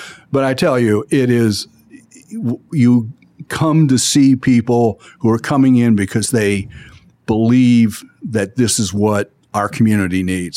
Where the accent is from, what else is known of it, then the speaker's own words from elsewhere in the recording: Kentucky, United States; I always use that name for it because I'm from Northern Kentucky, and Northern Kentucky has always driven the development of the bridges.